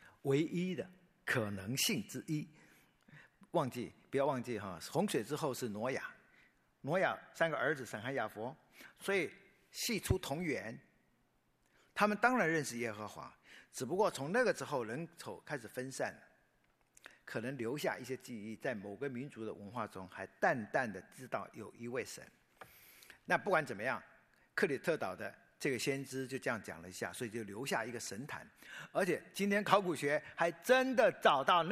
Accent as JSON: {"language": "Chinese", "country": "Taiwan", "tie": "born there", "said": "因为我生在台湾。"}